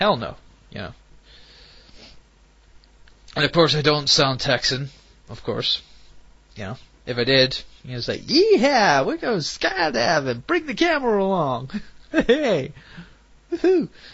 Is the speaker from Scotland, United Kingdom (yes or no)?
yes; Scotland, United Kingdom; I actually come from the UK, I come from the Highlands